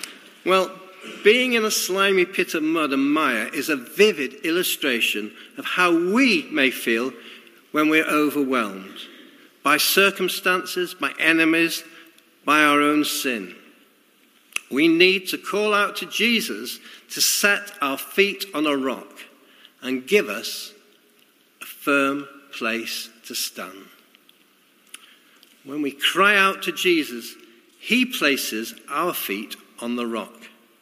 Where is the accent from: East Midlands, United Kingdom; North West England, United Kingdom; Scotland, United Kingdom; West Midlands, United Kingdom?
North West England, United Kingdom; Cheadle Hulme; growing up in Cheadle-Hume, my younger brother and I had many adventures playing with our friends in the nearby fields